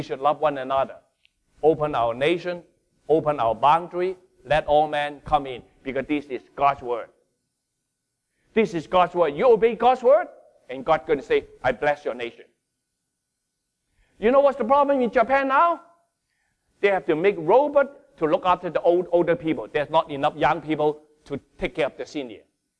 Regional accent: Hong Kong; born there; And I was born in Hong Kong.

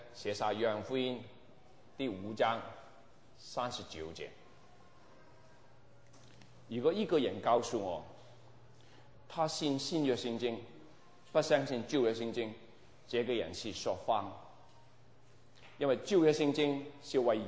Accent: Guangdong, China; 我是广东人啦

